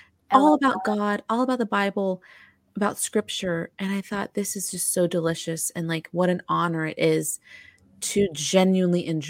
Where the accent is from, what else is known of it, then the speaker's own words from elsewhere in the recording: California, United States; now in Florida, United States; so I'm from California and I moved to mm-hmm. Florida a couple years ago.